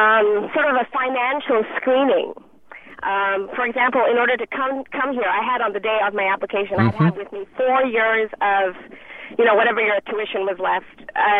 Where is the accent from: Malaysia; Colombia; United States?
Malaysia; moved away as an adult; I came as an international student in 2000, before September 11th, and I'm from Malaysia